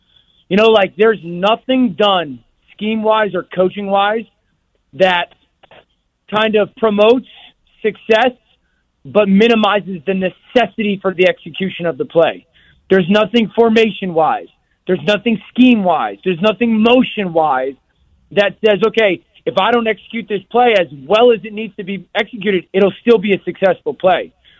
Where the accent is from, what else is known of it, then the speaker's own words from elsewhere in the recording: Shelton, Connecticut, United States; I grew up in Shelton, Connecticut, and so Thanksgiving Day was a big deal. We used to play our crosstown rival, Derby, and so I grew up playing on Thanksgiving Day from an early age.